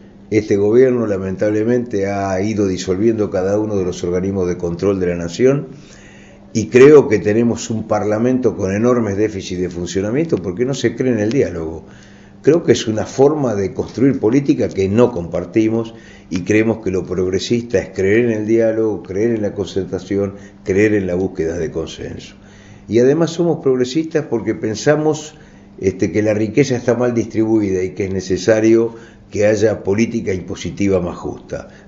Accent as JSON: {"language": "Spanish", "region": "Santa Fe", "country": "Argentina", "said": "Yo vengo de una provincia de Santa Fe"}